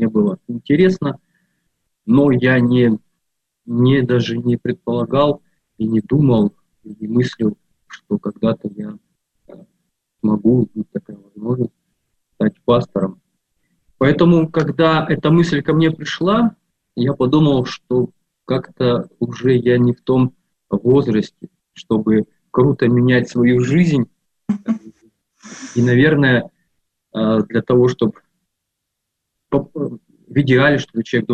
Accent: Abakan, Khakassia, Russia; мой родной город, где я родился и проживал вот до там, 30 большим лет, город Абакан, Республика Хакасия, в Советском Союзе это был Красноярский край.

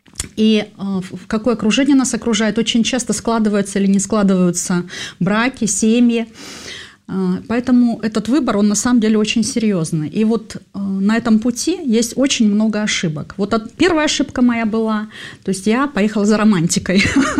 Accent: Almaty, Almaty Region, Kazakhstan; born there; Я родилась в Казахстане, на юге Казахстана, в Алма-Ате, недалеко от Алматы, 30 километров.

